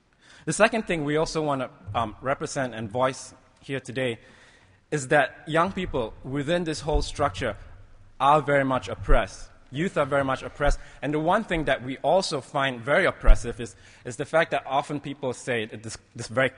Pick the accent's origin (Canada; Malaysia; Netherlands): Malaysia; I come from Malaysia. The economic crisis when it hit Malaysia in 97, 98 displaced a lot of my family, a lot of my friends.